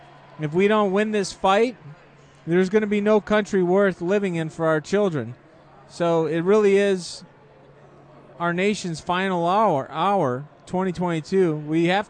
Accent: Chicago, Illinois, United States; Yep, and in Chicago and then the Chicagoland area. But I've lived in Illinois my entire life.

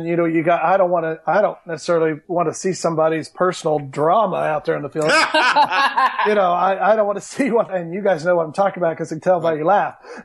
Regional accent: Oklahoma, United States; you got to remember where I grew up in Oklahoma. And even though I live in Texas

